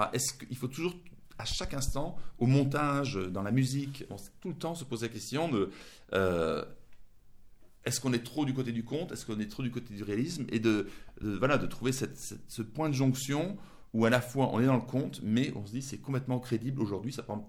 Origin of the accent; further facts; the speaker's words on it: France; also born or lived in Germany; Moi, je suis allemand, j'ai grandi en France, donc je suis toujours un peu un étranger, même si ça fait longtemps maintenant que je suis en France.